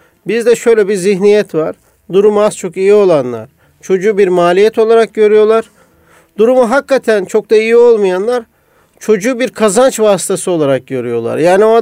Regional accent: Istanbul, Turkey; İstanbul'da da biz de doğduk, büyüdük.

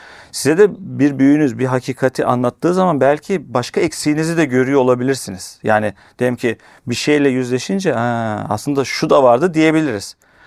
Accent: Istanbul, Turkey; Şimdi Esenler benim doğup büyüdüğüm yerler.

